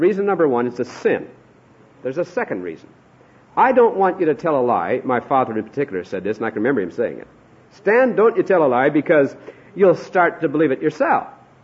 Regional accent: Hinckley, Minnesota, United States; my hometown was Hinckley, Minnesota.

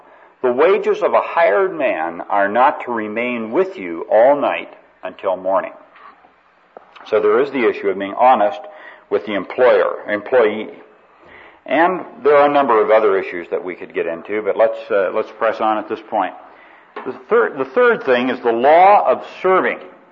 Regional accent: Spokane, Washington, United States; I was a little kid growing up in Spokane, Washington

